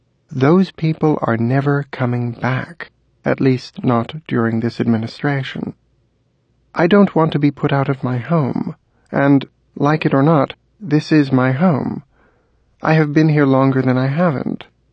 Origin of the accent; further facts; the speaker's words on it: Canada; now in United States; Even though I am not a Muslim and I come from Canada, a country that enjoys cordial relations with the United States, I no longer felt safe being here as just a lawful permanent resident.